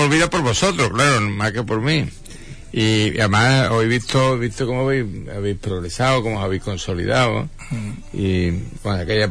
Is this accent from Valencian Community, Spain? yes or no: no; Huelva, Andalusia, Spain; como soy andaluz, pues tengo que ser querer Andalucía, pero es que yo quiero mi tierra